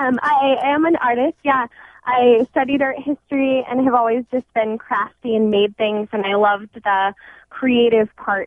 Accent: Colorado, United States; now in Seattle, United States; No, I'm from Colorado. My parents live in Littleton.

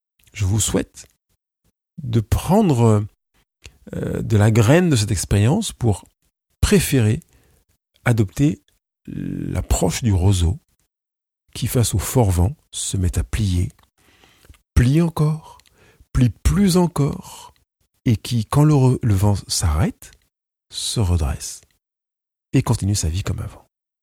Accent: Auvergne-Rhône-Alpes, France; comme on les connaît à Lyon, là où j'ai grandi, dans la campagne lyonnaise

